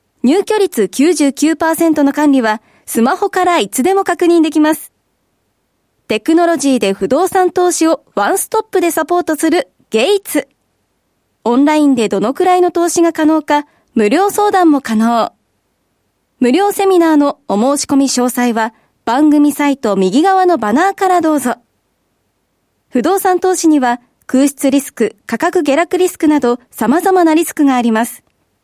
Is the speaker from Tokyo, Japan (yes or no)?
no; Niigata, Japan; 新潟県出身なので